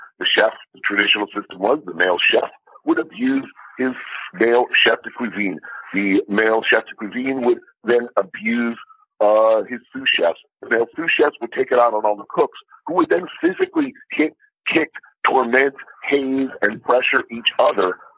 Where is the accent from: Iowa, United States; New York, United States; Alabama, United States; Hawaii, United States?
New York, United States; I mean, I'm from New York.